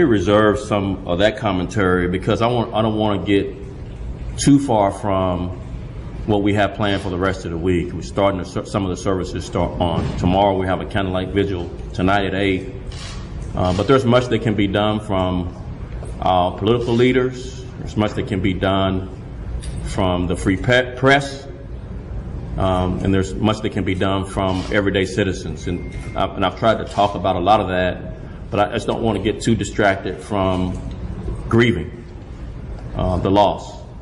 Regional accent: Dallas, Texas, United States; born or raised there

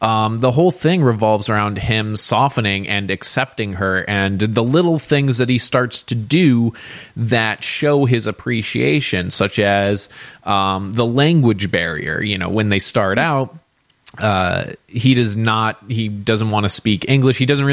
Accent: United States; sometimes growing up in America, you can have such a, you know, myopic view of how things are.

